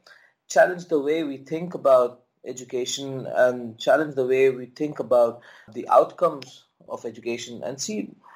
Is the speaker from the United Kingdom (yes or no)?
no; Mumbai, Maharashtra, India; also born or lived in Vellore / Bangalore; I'm a kid from Mumbai. I was born and brought up there and lived all through my school life in Mumbai before moving to college in Vellore for an engineering degree, of course.